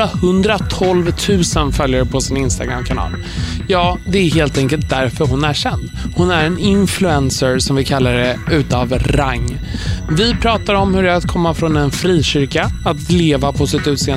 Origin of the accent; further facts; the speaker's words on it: Stockholm, Stockholm County, Sweden; Där jag växte upp i Enskede var det precis samma sak. Det var ett villaområde, en motorväg och liksom bron över motorvägen.